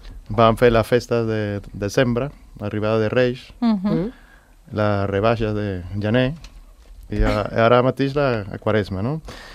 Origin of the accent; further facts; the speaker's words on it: Venezuela; now in Sant Cugat, Spain; Jo sóc de Venezuela.